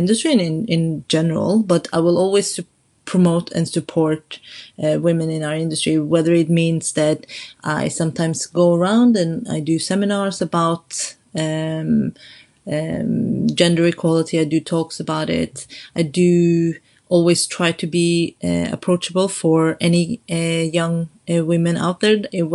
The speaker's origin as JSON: {"language": "English", "country": "Norway", "tie": "born or raised there", "second_language": "English", "moved": "yes", "said": "I grew up in Norway, which is supposedly one of the most equal countries in the world"}